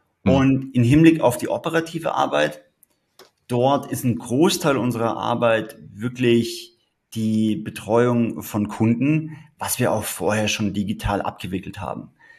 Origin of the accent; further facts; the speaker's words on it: Tyrol, Austria; ursprünglich komme ich aus Tirol. Dort habe ich auch meine Liebe zu den Bergen erlernt